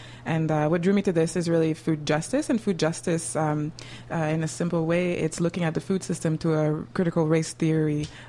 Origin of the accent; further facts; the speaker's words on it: Montreal, Quebec, Canada; I was born and raised in Montreal, as I was previously mentioned. I am of Haitian origins, and contrary to what came out, I am really from Montreal.